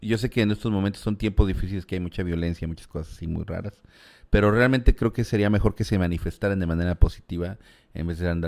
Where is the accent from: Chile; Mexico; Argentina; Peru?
Mexico; Nosotros como mexicanos somos gente cálida, gente amable